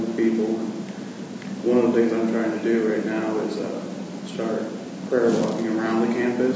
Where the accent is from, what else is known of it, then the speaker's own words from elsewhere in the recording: Washburn, United States; I'm from Washburn.